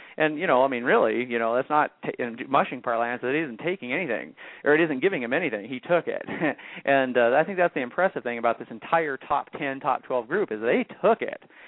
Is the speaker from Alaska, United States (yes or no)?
yes; Alaska, United States; Now, I was raised in Alaska. My dog mushing career began as a small child in Alaska